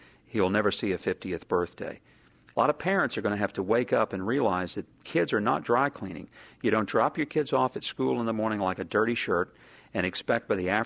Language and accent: English; the South, United States; And growing up poor and growing up in the South, where we fry all our foods, we pour gravy on top of them.